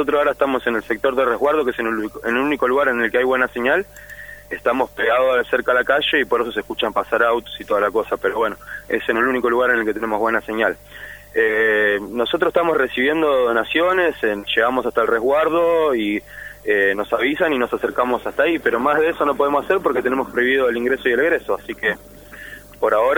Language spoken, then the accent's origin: Spanish; Buenos Aires, Argentina; now in El Bolsón, Argentina; Mira, mi posición, vivo acá. Yo soy oriundo de Buenos Aires, mi hijo es nacido acá y criado acá, mi hijo tiene 3 años.